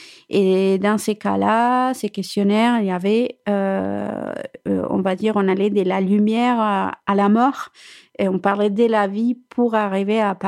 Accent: Chile; mon père qui est tombé malade et qui était au Chili, mon pays d'origine

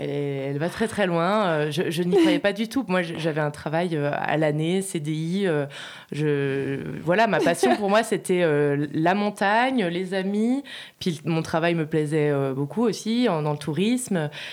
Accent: Grand Est, France; moved away as an adult; Donc, très jeune, dès 18 ans, j'ai quitté l'Alsace pour la montagne. Et j'ai atterri dans le Briançonnais que j'adore.

